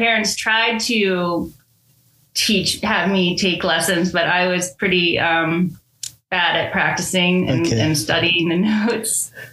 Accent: Maryland, United States; born there; So I was born about 20 minutes south of Baltimore.

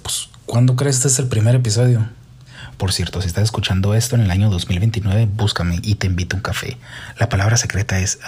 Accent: Tijuana, Baja California, Mexico; now in San Francisco, United States; Yo me encuentro en la bahía de San Francisco, California. Soy originario de Tijuana, Baja California, en México

